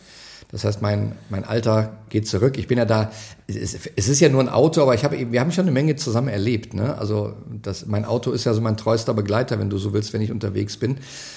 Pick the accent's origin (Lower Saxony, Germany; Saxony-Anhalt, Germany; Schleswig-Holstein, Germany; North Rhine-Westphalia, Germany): North Rhine-Westphalia, Germany; Erftstadt; Ich komme ja ursprünglich aus Erftstadt-Lechenich.